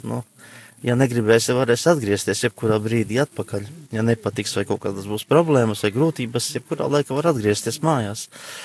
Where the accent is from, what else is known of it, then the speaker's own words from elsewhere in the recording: Gulbene, Gulbene Municipality, Latvia; Es esmu no Gulbenes, es svētākā sakramenta draudzes.